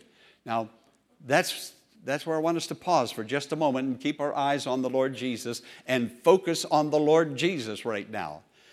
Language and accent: English; Pennsylvania, United States; When I was a small boy growing up in Western Pennsylvania, the church I attended received Holy Communion every Sunday morning.